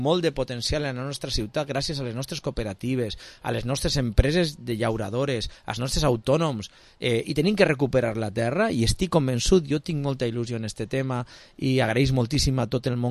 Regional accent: Valencian Community, Spain; el districte del meu barri, del barri de l'Hospital, el que va tindre un canvi com de la nit al dia de algo que jo me cria des de xicotet

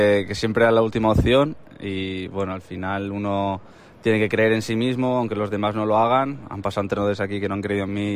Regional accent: Alicante, Valencian Community, Spain; nosaltres som d'Alacant

